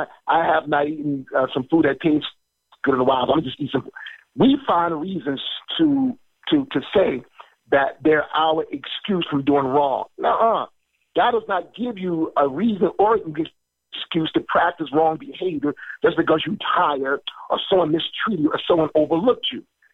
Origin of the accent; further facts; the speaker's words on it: Paterson, New Jersey, United States; I share some of the stories of my life growing up in Patterson and … going to sporting events.